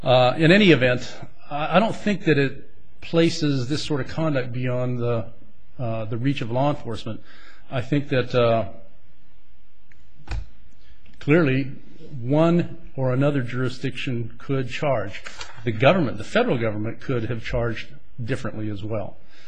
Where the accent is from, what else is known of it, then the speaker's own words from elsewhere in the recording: Helena, Montana, United States; I'm from Helena, Montana, and as I indicated, I'm appearing on behalf of Gordon Mann in this matter.